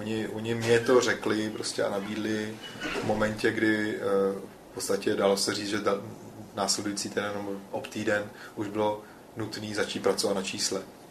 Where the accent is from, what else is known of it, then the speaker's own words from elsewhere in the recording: Iran; Já nevím, jestli nás zmínil jsem, že jsem to dětství strávil v Iránu.